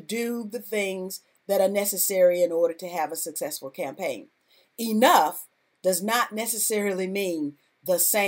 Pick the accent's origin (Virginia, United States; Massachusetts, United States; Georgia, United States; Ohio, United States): Georgia, United States; He was from Alabama, I was from Georgia.